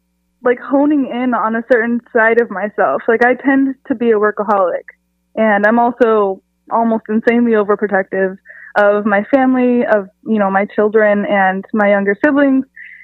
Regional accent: San Diego, California, United States; I'm from San Diego, California. I have lived pretty much all over the country, but I'm now back in Southern California too.

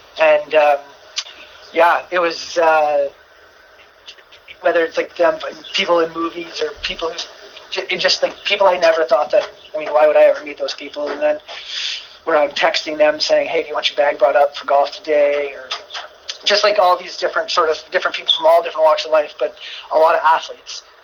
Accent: East of England, United Kingdom; It's for a guy growing up in Essex, it's pretty cool.

